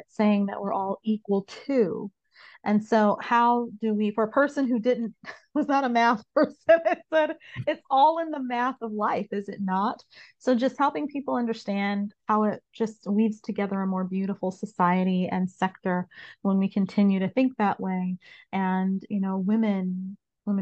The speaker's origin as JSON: {"language": "English", "region": "Nebraska", "country": "United States", "said": "we were just talking, I'm from Nebraska."}